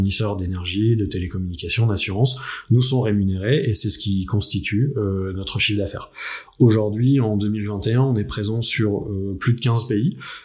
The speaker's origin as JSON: {"language": "French", "town": "Paris", "region": "Île-de-France", "country": "France", "said": "Je suis parisien"}